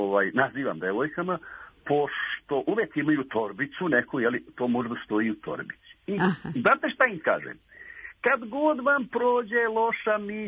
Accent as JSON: {"language": "Serbian", "country": "Bosnia & Herzegovina", "said": "Ja sam Bosanac"}